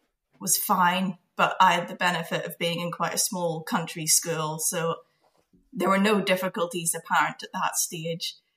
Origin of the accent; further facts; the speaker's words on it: Belfast, Northern Ireland, United Kingdom; I'm born and raised in Belfast.